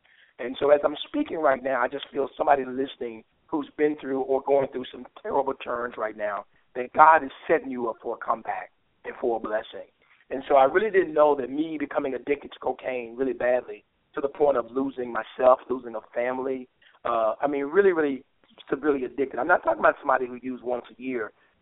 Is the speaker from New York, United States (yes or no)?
no; Memphis, Tennessee, United States; A little bit about me. I'm from Memphis. I grew up here